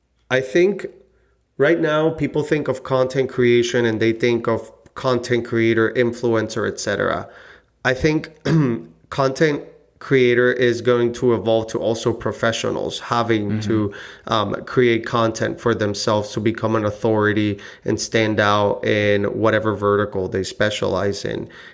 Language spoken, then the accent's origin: English; Puerto Rico; born or raised there